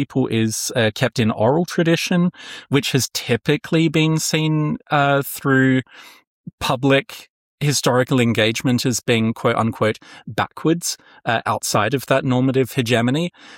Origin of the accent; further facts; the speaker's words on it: Adelaide, South Australia, Australia; now in Germany; I'm an Australian. You might be able to tell that I'm not a German by my accent and my name. That means that I was raised on and I was educated on Kaurna land in what's now known as Adelaide in South Australia.